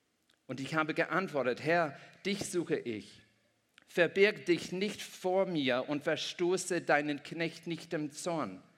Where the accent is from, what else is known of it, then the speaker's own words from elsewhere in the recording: Ireland; Ich bin in Irland aufgewachsen, wir sind immer zum Meer gegangen. Das Meer war nie so entfernt.